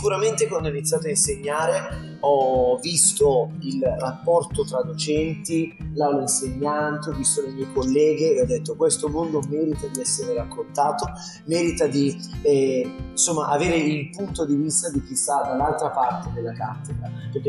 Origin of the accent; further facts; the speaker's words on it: Lodi, Lombardy, Italy; io sono di Lodi, prima di questi grandi tour ero a Lodi, ora sono a Lodi, sarò a Lodi